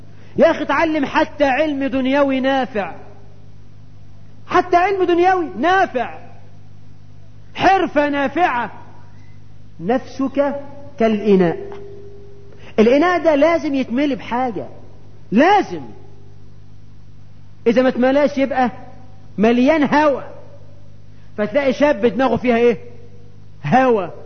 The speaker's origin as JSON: {"language": "Arabic", "country": "Egypt", "said": "هو احنا كمصريين مش قاومنا في القناة"}